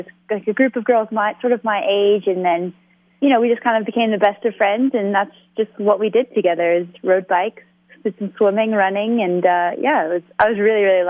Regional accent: Bermuda; I was born and raised in Bermuda, and my parents and brothers still live there. And I went to high school in Bermuda, and then I left to go to boarding school to finish off high school.

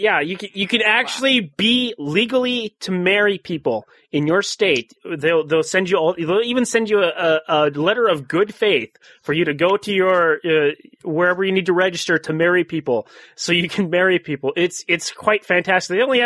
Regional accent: United States; I'm an American. I believe in the rights of, you know, right of religion and everything to practice their own.

